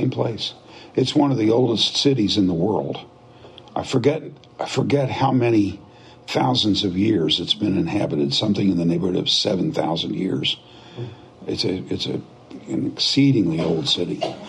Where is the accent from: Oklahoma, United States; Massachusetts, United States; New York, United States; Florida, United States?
Oklahoma, United States; I'm from Oklahoma, and I went to the University of Oklahoma, and our dreaded enemy all through my lifetime was the University of Texas.